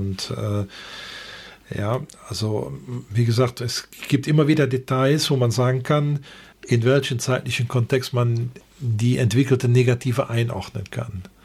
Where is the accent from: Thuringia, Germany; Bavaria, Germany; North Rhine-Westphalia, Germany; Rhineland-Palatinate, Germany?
North Rhine-Westphalia, Germany; Rösberg; also born or lived in Bonn; ich komme selber aus Rösberg, bin zwar in Bonn geboren, aber habe mein Leben lang in Rösberg gelebt